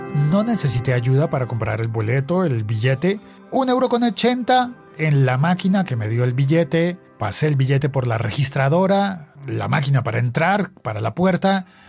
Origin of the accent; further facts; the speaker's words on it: Bogotá, Colombia; En una churrería famosísima de Chapinero en Bogotá que se llama La Castreña, o en San Ginés, que hay en Bogotá, en la Hacienda Santa Bár